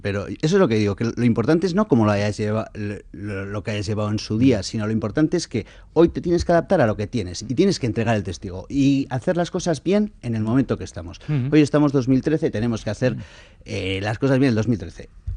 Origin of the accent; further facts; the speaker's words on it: San Sebastián, Basque Country, Spain; mi abuelo y mi padre, que son nacidos en Bermeo, y yo que soy donostiarra.